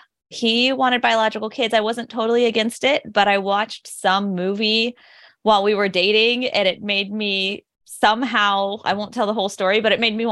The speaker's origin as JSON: {"language": "English", "region": "Illinois", "country": "United States", "said": "I am from like the St. Louis, Missouri area, but actually in a suburb of St. Louis on the Illinois side."}